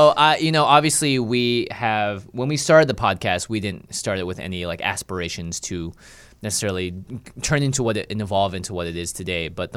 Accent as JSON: {"language": "English", "town": "Seattle", "region": "Washington", "country": "United States", "tie": "born or raised there", "said": "Because I grew up in Seattle."}